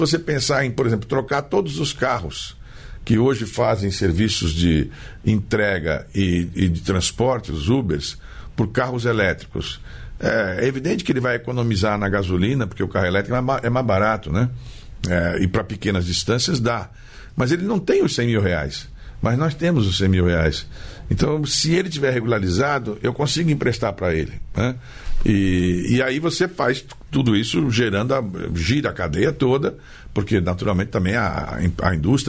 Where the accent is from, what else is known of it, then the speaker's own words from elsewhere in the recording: São Paulo, Brazil; Eu sou de São Paulo.